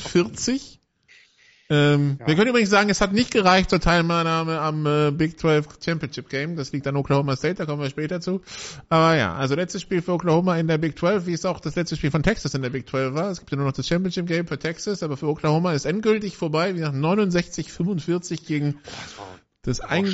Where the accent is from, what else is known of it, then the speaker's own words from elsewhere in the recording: France; ich bin Franzose